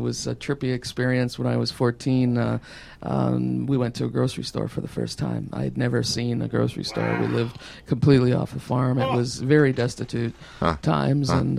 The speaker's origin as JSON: {"language": "English", "region": "Saskatchewan", "country": "Canada", "tie": "born or raised there", "said": "No, I was raised in Saskatchewan on a farm, southeastern Saskatchewan."}